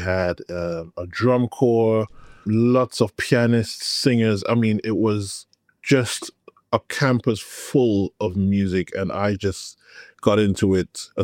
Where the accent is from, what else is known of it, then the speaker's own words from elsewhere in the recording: Trinidad & Tobago; now in London, United Kingdom; I am Seventh-day Adventist music business professional based in London. I grew up in Trinidad and Tobago. It's the home of my mom and my family. I grew up on an Adventist campus called Caribbean Union College, which is now University of the Southern Caribbean.